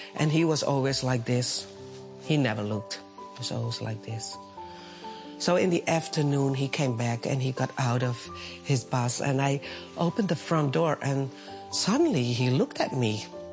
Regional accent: Netherlands; I'm from Holland.

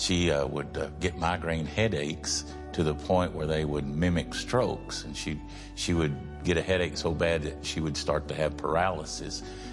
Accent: Abilene, Texas, United States; this is my wife, Reggie. We're from Abilene, Texas.

